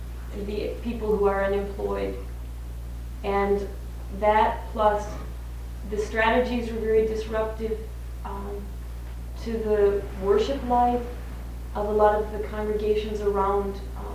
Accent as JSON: {"language": "English", "region": "Pennsylvania", "country": "United States", "said": "I am from Pennsylvania, and I've spent the last couple of years in seminary in Gettysburg"}